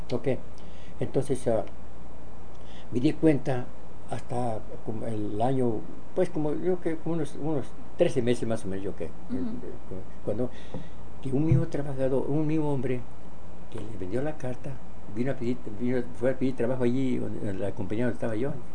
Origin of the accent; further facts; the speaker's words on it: Guadalajara, Jalisco, Mexico; born there; porque yo nací en Guadalajara, pero me basaron en el pueblito aquel.